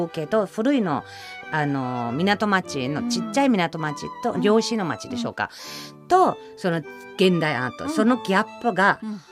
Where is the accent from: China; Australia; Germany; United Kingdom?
Germany; born there; Japanese is a second language; 私のドイツ生まれたところは、ワインが盛んだから、うん、今はワイン会、ワイン祭りが大変多いです。